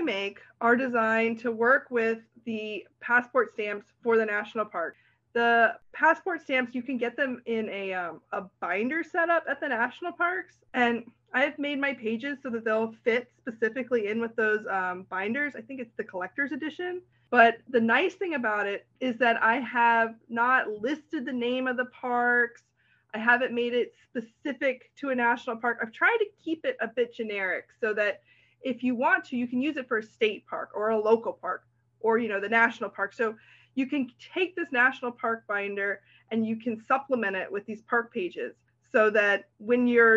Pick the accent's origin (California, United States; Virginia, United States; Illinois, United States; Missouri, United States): Virginia, United States; now in Maryland, United States; I live in Maryland, but I grew up in Virginia. I only recently moved to Maryland.